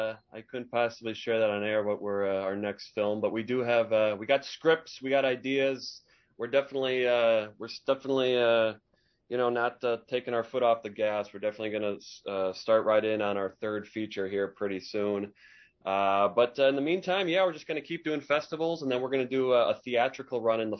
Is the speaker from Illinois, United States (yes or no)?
no; Wisconsin, United States; Because again, you know, we're from Wisconsin, we shot it in Wisconsin